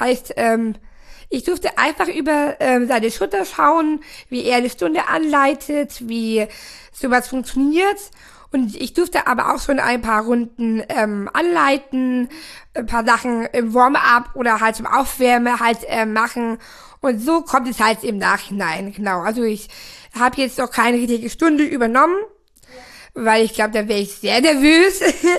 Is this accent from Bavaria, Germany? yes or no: yes; Tutzing, Bavaria, Germany; ich bin am Tutzing, am Starnberger See aufgewachsen.